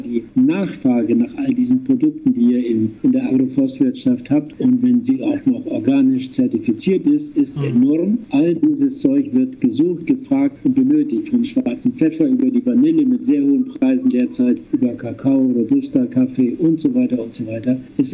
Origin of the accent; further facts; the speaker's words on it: Schleswig-Holstein, Germany; ich komme aus Schleswig-Holstein, ich sage, da gibt es Bauernhöfe, die sind seit 500 Jahren im Besitz derselben Familie.